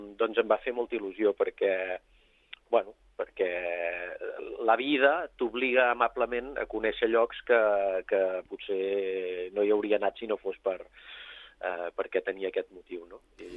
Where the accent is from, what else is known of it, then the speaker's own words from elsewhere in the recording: Castellar del Vallès, Catalonia, Spain; born there; jo a Castellà hi tinc un vincle indirecte perquè la meva mare era amiga de la llevadora, d'una llevadora de Castellà, i ens va fer anar a néixer allà a tots quatre germans.